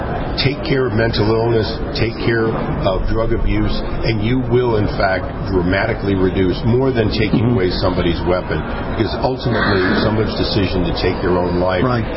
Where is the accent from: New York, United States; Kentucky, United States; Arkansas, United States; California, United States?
California, United States; I'm a Californian.